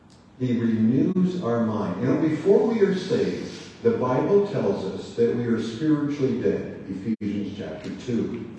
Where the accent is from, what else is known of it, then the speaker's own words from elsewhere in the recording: Iowa, United States; So I went back to my hometown, because I was out in Colorado at the time, came back to Iowa